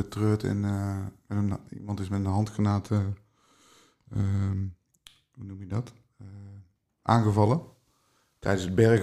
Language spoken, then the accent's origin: Dutch; North Brabant, Netherlands; ja, ik kom uit Brabant, hè. Soms is mijn taal iets anders.